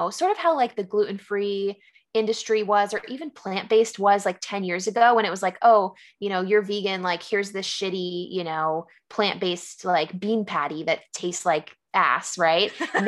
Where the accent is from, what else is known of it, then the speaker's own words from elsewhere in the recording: San Diego, California, United States; also born or lived in San Francisco; now in Philadelphia, United States; I actually was born and raised in San Diego, lived in San Francisco for a little bit, you know, college and beyond, and moved to Philly, you know, about 2-3 months ago.